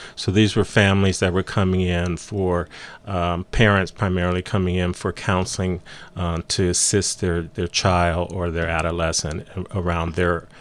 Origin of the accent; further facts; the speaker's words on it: Los Angeles, California, United States; also born or lived in Hollywood; I'm the youngest of four. And we were all raised in the Los Angeles area.